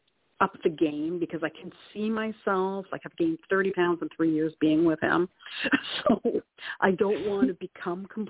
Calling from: Canada; from Canada.

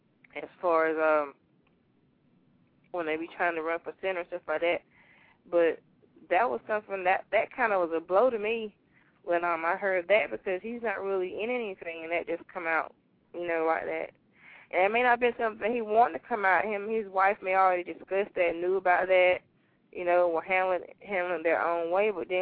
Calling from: Wilson, North Carolina, United States; I'm calling from Wilson, North Carolina.

